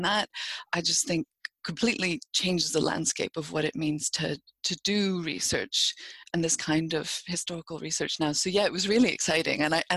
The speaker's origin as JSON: {"language": "English", "country": "Canada", "tie": "born or raised there", "said": "I grew up in French-speaking Canada, and I'm 43 years old"}